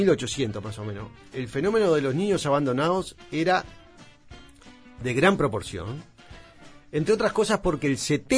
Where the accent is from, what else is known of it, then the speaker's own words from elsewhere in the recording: Zárate, Buenos Aires Province, Argentina; moved away as an adult; also born or lived in Campana; now in Buenos Aires, Argentina; Yo nací en Campana, pero a la semana ya me llevaron a Zárate.